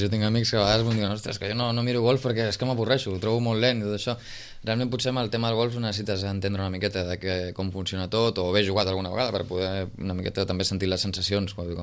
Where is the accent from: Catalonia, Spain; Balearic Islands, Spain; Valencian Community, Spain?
Catalonia, Spain; Sitges; jo sé de Sitges de tota la vida, haver començat a jugar a golf aquí